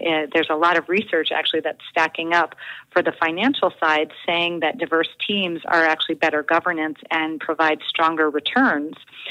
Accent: Oakland, California, United States; I'm from Oakland. Yeah, my family moved to Oakland when I was 5, and I've lived here most of my life.

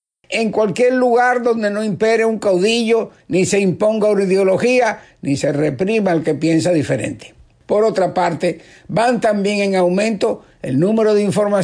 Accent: Cuba; moved away; los cubanos que salimos de Cuba hostigados y agredidos por ellos mismos, los revolucionarios.

